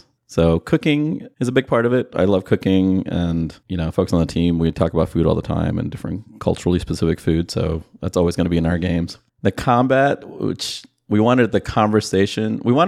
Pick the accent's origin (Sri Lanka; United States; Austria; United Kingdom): Sri Lanka; I'm from Sri Lanka